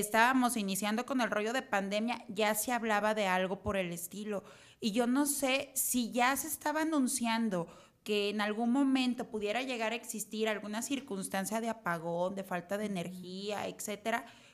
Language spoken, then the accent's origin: Spanish; Mexico; lo que nos termina agraviando más como mexicanos no es nada más la corrupción, sino el tema de la impunidad.